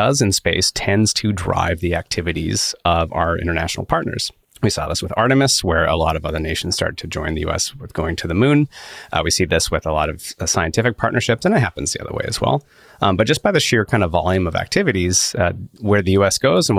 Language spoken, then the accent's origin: English; United States; I'm an American